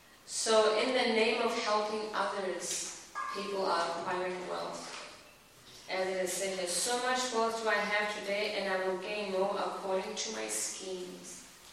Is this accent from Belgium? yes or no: no; Botswana; I'm from Botswana, okay.